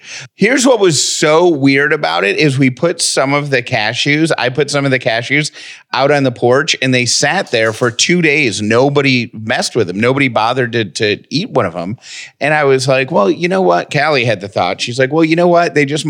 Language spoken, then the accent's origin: English; Syracuse, New York, United States; The reason I'm grateful for my hometown of Syracuse, and if you have any upstate New York roots, you'll appreciate this, but Syracuse is the birthplace of the greatest grocery store on the planet, Wegmans.